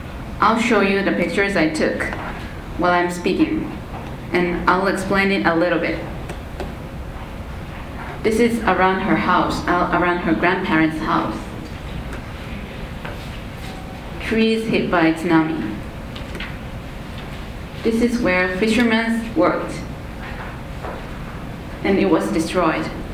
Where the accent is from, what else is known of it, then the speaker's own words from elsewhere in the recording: Tokyo, Japan; English is a second language; from the University of Tokyo. I was born and raised in Tokyo.